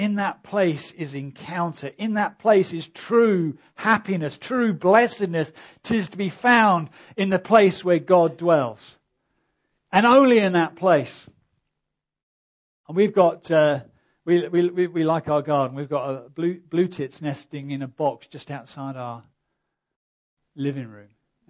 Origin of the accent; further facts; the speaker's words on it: United Kingdom; Now we evangelicals in the UK, we are not good at intimacy. We're not good at intimacy. We're British.